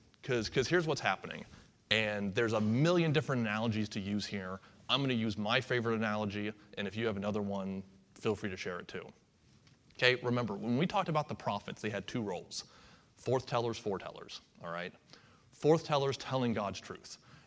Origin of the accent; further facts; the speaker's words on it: West Virginia, United States; So, okay, I'm from West Virginia. I understand this concept.